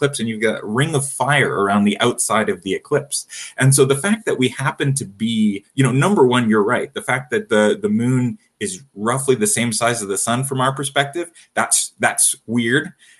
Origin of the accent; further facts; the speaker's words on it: Rocky Mountains, United States; And I grew up in the Rockies, so same sort of situation.